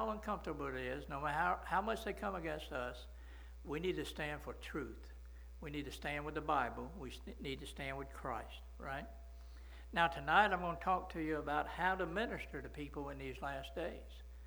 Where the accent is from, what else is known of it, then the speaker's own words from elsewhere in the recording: Coolidge, Arizona, United States; My best friend, I don't see him but once a year. We was raised up together in Coolidge.